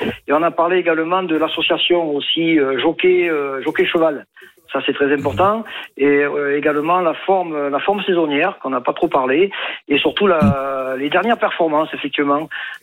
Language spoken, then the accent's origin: French; Bordeaux, Nouvelle-Aquitaine, France; Donc, je suis pas de Marseille, mais je suis de Bordeaux.